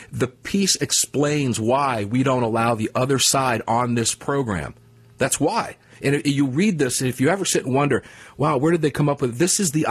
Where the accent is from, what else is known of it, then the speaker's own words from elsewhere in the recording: Florida, United States; down in my neck of the woods, my hometown area down there, just outside, a little bit south of Tampa on that beautiful west coast of Florida.